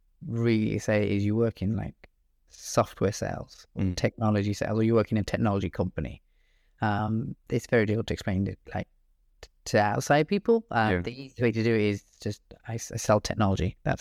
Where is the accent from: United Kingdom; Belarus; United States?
United Kingdom; Birmingham, West Midlands; Turns out where I'm from, where I'm based. I'm based out in Brum, Birmingham, best in the UK.